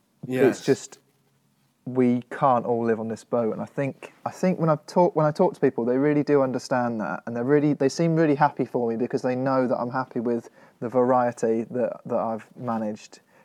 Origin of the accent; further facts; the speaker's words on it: South West England, United Kingdom; accent: West Country; also born or lived in Somerset; Dorset originally, yeah. North Dorset.